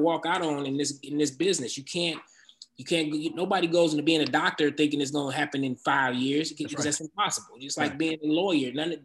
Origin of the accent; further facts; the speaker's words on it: Detroit, Michigan, United States; So as I got older, you know, growing up in Detroit, it really wasn't an avenue for, you know, the arts like that, you know, coming up in that time.